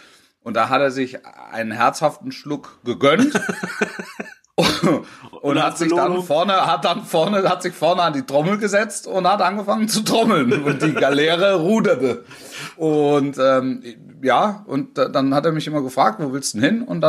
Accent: Baden-Württemberg, Germany; Also auch wenn es der Großraum Stuttgart war, ich bin ja auf dem Land groß geworden, ne?

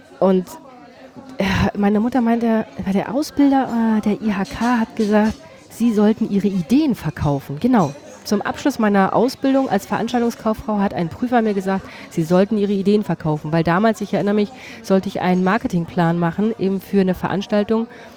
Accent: East Germany, Germany; ich komme ja aus dem Osten des Landes

